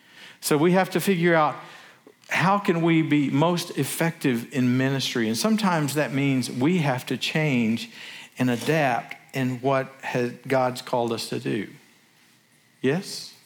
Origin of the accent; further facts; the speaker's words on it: Arkansas, United States; I grew up down in the Delta and between Little Rock and Memphis, and my mother lived down there for years.